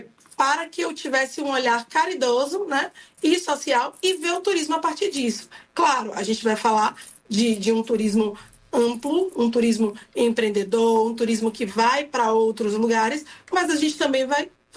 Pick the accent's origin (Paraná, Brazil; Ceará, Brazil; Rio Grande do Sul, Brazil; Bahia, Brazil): Bahia, Brazil; Salvador; Península de Itapajipe, que é meu lugar aqui, onde eu moro, onde eu nasci, onde eu vivo, onde eu estou o tempo inteiro, porque é o meu lugar, né?